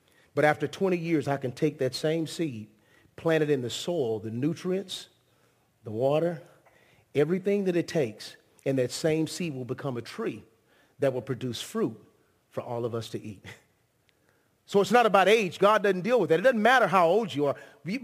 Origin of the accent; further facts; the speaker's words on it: Grand Prairie, Texas, United States; I'm from here in Arlington. I grew up here in Arlington. I grew up in Grand Prairie, but I went to school here in Arlington, Texas.